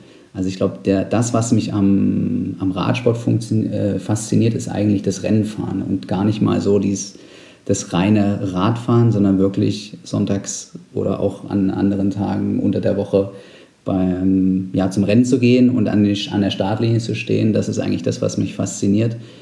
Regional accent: Saxony-Anhalt, Germany; ich komme aus Sachsen-Anhalt ursprünglich

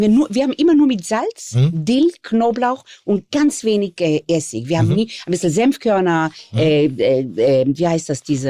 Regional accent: Israel; born or raised there

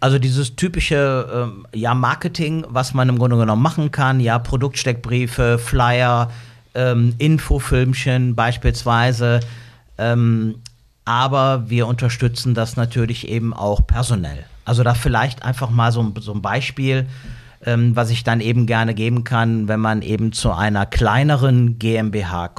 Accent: Rhineland, Germany; so als Rheinländer

